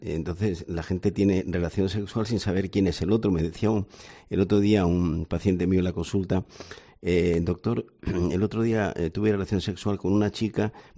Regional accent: Andalusia, Spain; En Andalucía, yo soy andaluz, pero no ejerzo

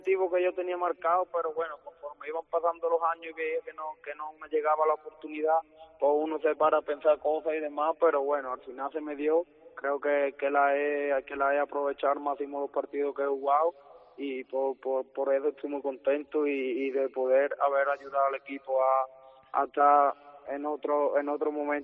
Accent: Lebrija, Andalusia, Spain; un orgullo para mí poder representar a mi pueblo por todo lo más grande del fútbol. Y nada, muy contento y muy orgulloso de representar a Lebrija por el mundo del deporte.

